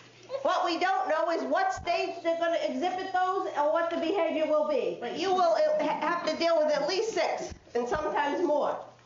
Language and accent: English; Worcester, Massachusetts, United States; accent: Worcester; How many of you know I'm not from New Hampshire? Did you figure it out yet? What was the giveaway? I'm a Worcester girl. I have a Worcester accent. Yeah, I don't live there anymore, but I spent a lot of time there.